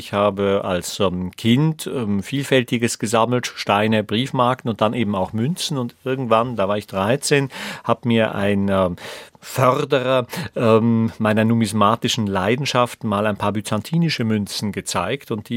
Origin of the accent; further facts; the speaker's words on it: Switzerland; Es wird Sie vielleicht nicht erstaunen, dass ich als Schweizer eine große Vorliebe für das direktdemokratische System habe